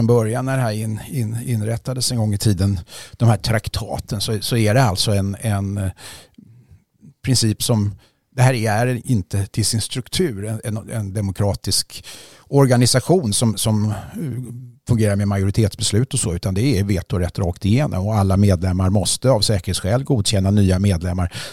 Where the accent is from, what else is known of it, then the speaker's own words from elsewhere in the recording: Sweden; så tycker jag att det ändå som svensk medborgare känns lite skönt